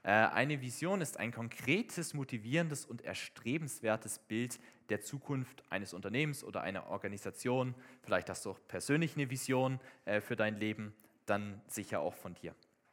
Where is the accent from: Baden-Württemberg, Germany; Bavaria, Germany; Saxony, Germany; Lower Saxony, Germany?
Baden-Württemberg, Germany; also ähnlich wie bei uns im Schwarzwald, das ist ziemlich steil